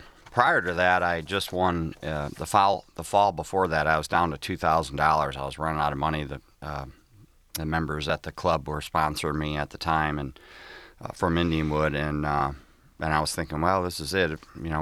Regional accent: Lake Orion, Michigan, United States; Yeah, I grew up on the lake back when it wasn't known as like really nice living. Now all those homes on Lake Orion are million-dollar homes.

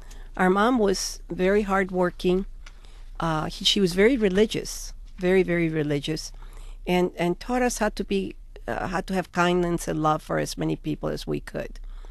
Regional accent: Mexico; I grew up in Mexico in a town for about 50,000 or 100,000 people, with everybody knew everybody else.

